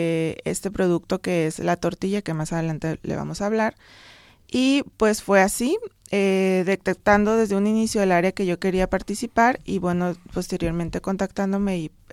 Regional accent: Sinaloa, Mexico; yo soy originaria de Sinaloa y bueno, ahí realicé mis estudios de licenciatura y de maestría.

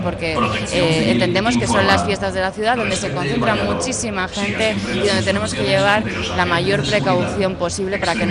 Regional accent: Alicante, Valencian Community, Spain; como buena alicantina, pues participo en todas las fiestas que puedo

